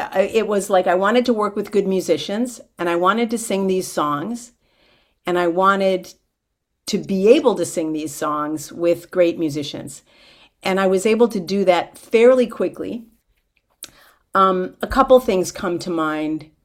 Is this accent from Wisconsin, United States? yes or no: yes; Milwaukee, Wisconsin, United States; also born or lived in Omaha, United States; Well, I was born in Omaha, Nebraska, because my dad was in the Air Force there, but I grew up in Milwaukee.